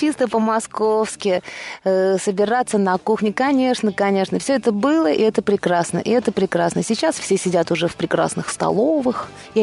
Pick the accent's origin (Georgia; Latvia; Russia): Russia; Moscow; мы, москвичи, любим наш город, и мы будем здесь жить всегда, и будем путешествовать и возвращаться только в свой город Москву.